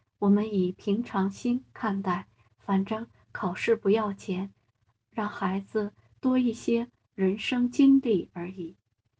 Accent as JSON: {"language": "Chinese", "country": "China", "moved": "as an adult", "lives_now": "United Kingdom", "said": "唯一的优势就是不需要办理工作签证，和我是一个中国人"}